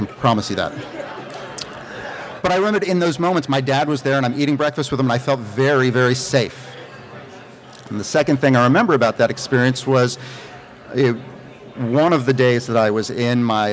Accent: Connecticut, United States; also born or lived in Massachusetts; I grew up in Connecticut, actually, New England. I was born in Massachusetts, a town of Tollens, about halfway between Boston and New York.

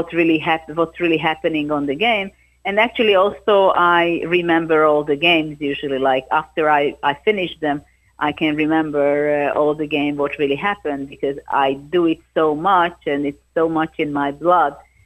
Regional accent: Hungary; English is a second language; This was very special in my home country also to perform and show with between all the men players that I am the winner of that event. And I think this was kind of a breakthrough in Hungary and internationally

